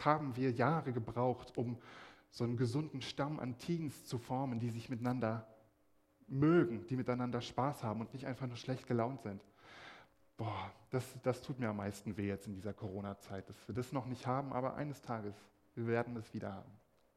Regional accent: Rostock, Mecklenburg-Vorpommern, Germany; Zur Wendezeit haben zum Beispiel in meiner Heimatstadt Rostock 250.000 Leute gewohnt.

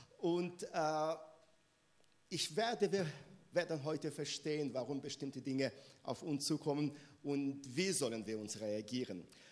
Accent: Minsk, Belarus; Ich komme aus Minsk, Weißrussland, bin 56 Jahre alt, habe eine Frau, 4 Kinder, 5 Enkelkinder, einen Hund.

